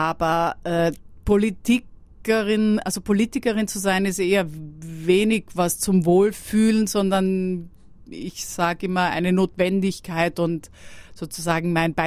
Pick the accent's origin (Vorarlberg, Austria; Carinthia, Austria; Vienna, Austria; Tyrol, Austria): Vienna, Austria; Und ich liebe natürlich als Wienerin auch die Opulenz der österreichischen Küche